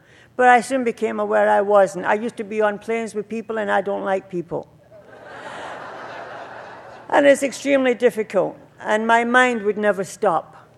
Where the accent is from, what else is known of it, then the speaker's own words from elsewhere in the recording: Scotland, United Kingdom; born there; I'm an Irish Scot. I always say that being Irish born in Scotland was a great dilemma